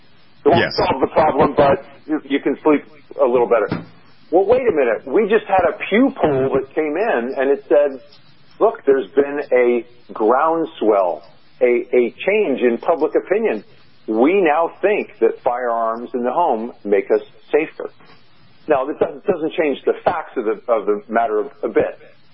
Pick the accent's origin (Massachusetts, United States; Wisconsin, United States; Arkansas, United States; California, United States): California, United States; I'm from California, and California is absolutely schizophrenic.